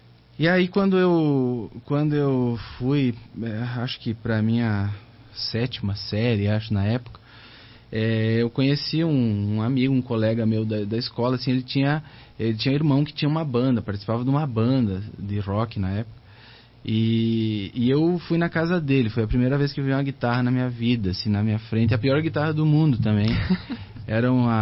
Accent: Rio Grande do Sul, Brazil; eu sou do Rio Grande do Sul, né? Sou do interior, uma cidade muito pequena.

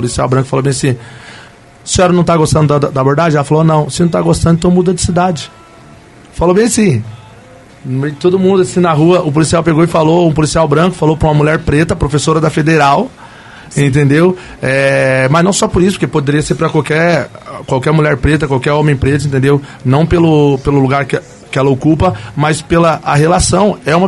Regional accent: Curitiba, Paraná, Brazil; also born or lived in Salvador; quando a pessoa perguntava, de onde você é? E eu falava que era de Curitiba

